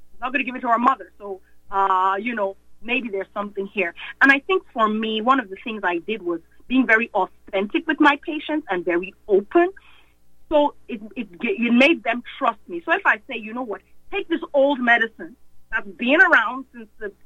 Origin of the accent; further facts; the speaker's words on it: Nigeria; also born or lived in England; now in United States; When I came to the U.S., because I grew up in Nigeria, I was born in England, I grew up in Nigeria. When I came to the U.S.